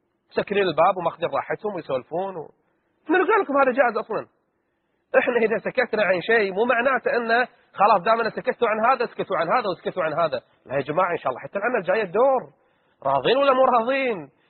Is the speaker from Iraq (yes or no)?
no; Kuwait